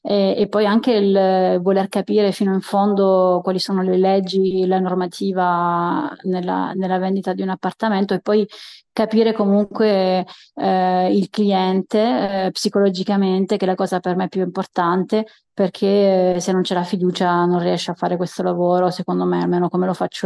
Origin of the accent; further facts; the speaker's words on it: Molise, Italy; also born or lived in Trieste; now in France; io sono del sud Italia, del Molise, poi ho fatto l'università con te a Trieste e ho fatto 2 o 3 anni di scambio in Europa. Quindi sono arrivata in Costa Azzurra